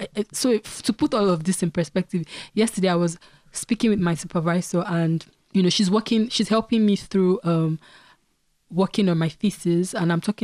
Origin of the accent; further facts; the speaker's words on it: Nigeria; just because we are Nigerian.